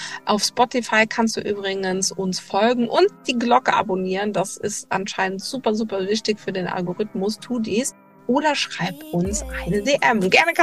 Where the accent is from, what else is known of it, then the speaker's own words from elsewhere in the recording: Luxembourg; now in Germany; Ich bin Luxemburgerin und werde hoffentlich bald auch zurückziehen.